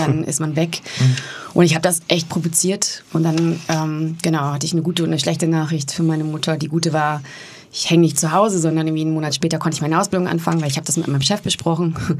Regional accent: Warendorf, North Rhine-Westphalia, Germany; born or raised there

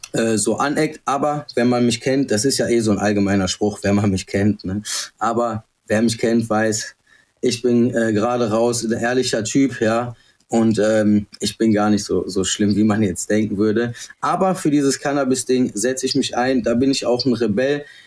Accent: North Rhine-Westphalia, Germany; ich bin ja aus NRW

